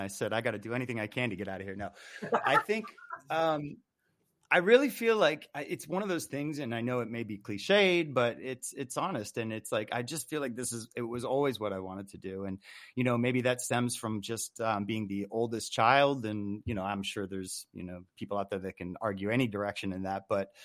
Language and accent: English; Los Angeles, California, United States; I think growing up in the Los Angeles area and having, you know, access to some pretty world-class people